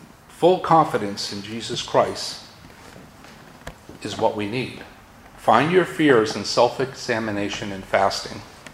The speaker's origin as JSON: {"language": "English", "region": "Massachusetts", "country": "United States", "accent": "Massachusetts", "said": "I'm using my Massachusetts accent now, I'm sorry."}